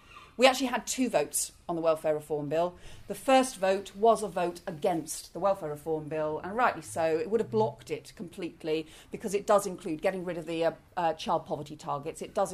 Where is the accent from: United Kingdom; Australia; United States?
United Kingdom; England; also born or lived in Scotland; I was born in Scotland, brought up in England, family from the north, went to school in the south.